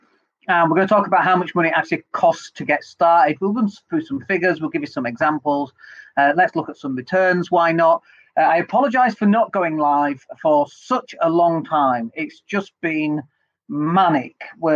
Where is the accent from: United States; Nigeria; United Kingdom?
United Kingdom; Leeds, Yorkshire and the Humber; now in Spain; But outside of London and up north and in Leeds, for example, which is where I'm from, although we're recording this from Spain